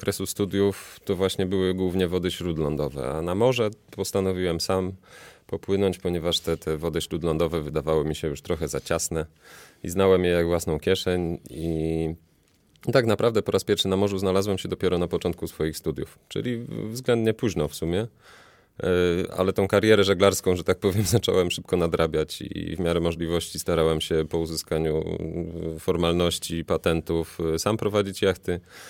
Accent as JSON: {"language": "Polish", "town": "Warsaw", "region": "Masovian Voivodeship", "country": "Poland", "said": "jestem warszawiakiem."}